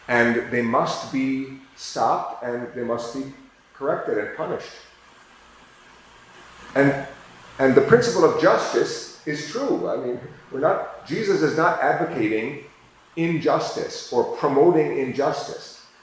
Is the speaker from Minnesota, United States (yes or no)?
yes; Minnesota, United States; I heard some very tragic news from my home state, Minnesota.